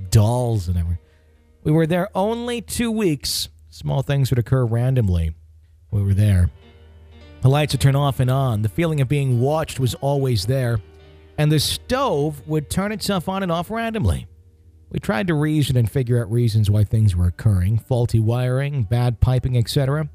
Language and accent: English; California, United States